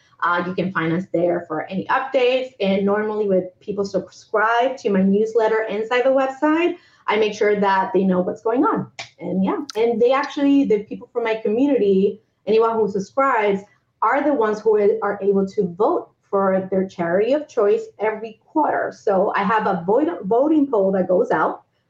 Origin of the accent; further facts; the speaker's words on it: Puerto Rico; we're both from Puerto Rico. We love Puerto Rico.